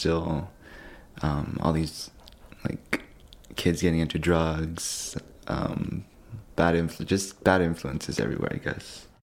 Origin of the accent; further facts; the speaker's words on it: El Paso, Texas, United States; I'm born and raised here in El Paso. Mainly, I grew up in the Lower Valley. The hood of El Paso, you know, it's an awesome place.